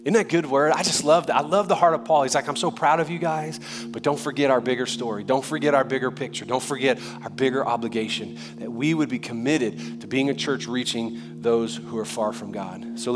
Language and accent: English; New Orleans, Louisiana, United States; I'm from New Orleans originally, and racial diversity has always been a part of my narrative, my story.